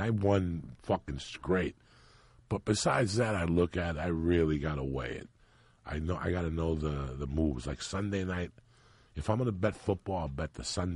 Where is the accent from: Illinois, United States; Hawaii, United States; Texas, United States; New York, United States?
New York, United States; See, I grew up in numbers in New York.